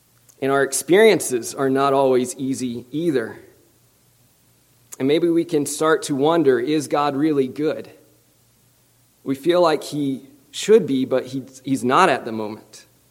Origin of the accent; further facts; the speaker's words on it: Japan; I grew up in Japan as a missionary kid.